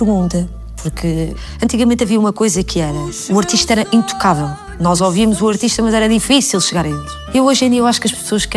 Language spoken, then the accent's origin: Portuguese; Lisbon, Portugal; Eu sou de Chelas, tu também és e nós vamos conseguir.